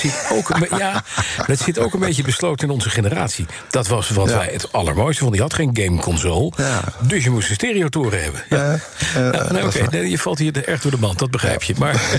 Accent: Haarlem, North Holland, Netherlands; born there; Ik heb het ook gedaan, ik kom ook uit Noord-Holland.

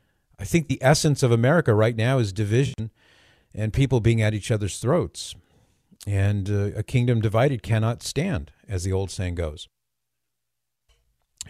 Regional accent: China; English is a second language; now in United States; Growing up in Mao's China, all of this seems very familiar.

